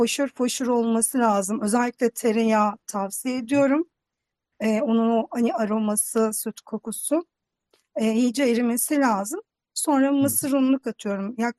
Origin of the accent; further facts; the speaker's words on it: Niğde, Turkey; Ben de Niğdeliyim.